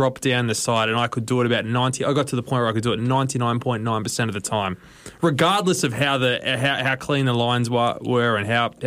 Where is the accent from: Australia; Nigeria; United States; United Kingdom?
Australia; Canberra, Australian Capital Territory; I grew up in Canberra